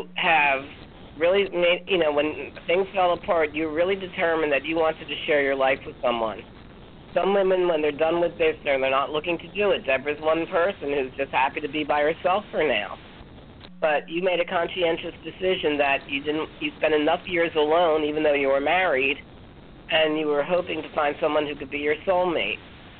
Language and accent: English; United States; I wouldn't know how to act French because I'm an American.